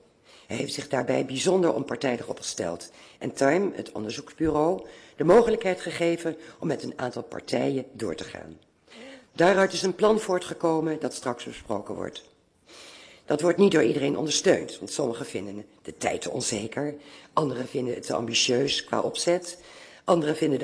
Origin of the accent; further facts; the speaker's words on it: Oosterbeek, Gelderland, Netherlands; born there; Ik ben in Oosterbeek geboren en heb geen belang, behalve dan dat ik graag iets teruggeef aan de gemeente waar ik thuis hoor.